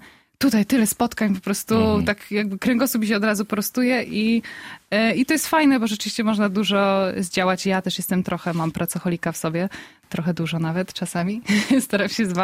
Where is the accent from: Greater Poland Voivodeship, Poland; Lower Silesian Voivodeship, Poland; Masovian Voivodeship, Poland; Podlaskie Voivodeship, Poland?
Masovian Voivodeship, Poland; Warsaw; now in Gdańsk, Poland; ja jestem z Warszawy, teraz mieszkam w Gdańsku, tam jest trochę wolniej się żyje